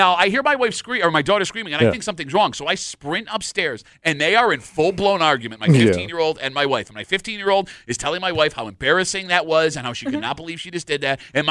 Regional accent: Kansas, United States; if I didn't have enough Italians to deal with growing up in Kansas

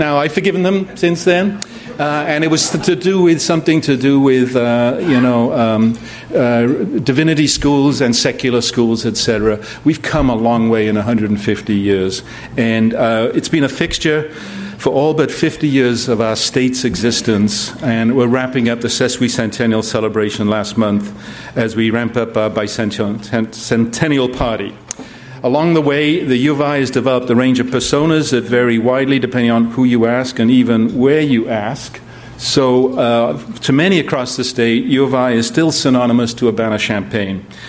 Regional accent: Wales, United Kingdom; now in United States; I grew up in Wales.

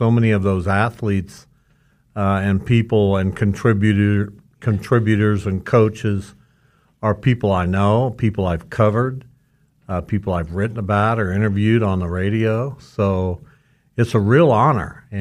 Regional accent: Derby, Kansas, United States; also born or lived in Winfield; I grew up, I was born in Winfield, but I moved to Derby when I was two, and that's where I grew up and went to school and graduated from high school and have great fond memories of my time in Derby

